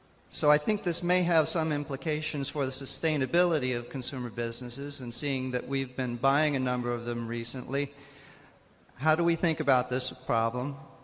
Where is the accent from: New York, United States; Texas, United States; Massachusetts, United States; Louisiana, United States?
Massachusetts, United States; Boston; from Boston.